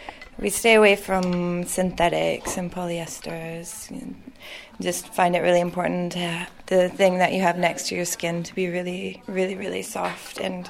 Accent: Edmonton, Alberta, Canada; I'm originally from Canada, from Edmonton, and I started making clothing at a young age

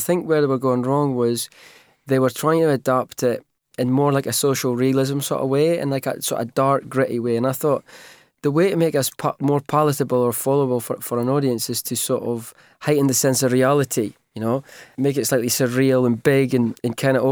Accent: Scotland, United Kingdom; Well, I'm from Aberdeenshire, yeah. Northeast of Scotland, but I studied in Edinburgh for a few years, so I know it very well.

